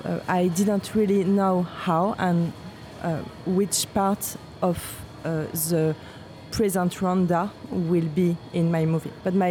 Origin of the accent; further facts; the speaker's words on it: France; English is a second language; I'm French, I'm living in Paris, and I studied editing before being director.